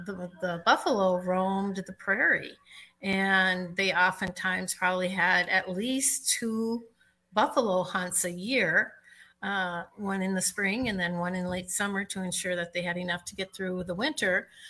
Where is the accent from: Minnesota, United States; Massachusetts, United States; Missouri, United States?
Minnesota, United States; I grew up up in Stearns County, where the quarries are deep, deep, deep, deep, deep, where they cut all the granite out of it. And we'd go swimming in those in the summer.